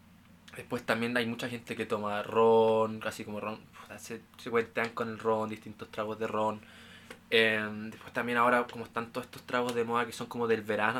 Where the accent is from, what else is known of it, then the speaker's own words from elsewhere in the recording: Chile; en mi grupo de amigos con los que yo me junto somos 2 chilenos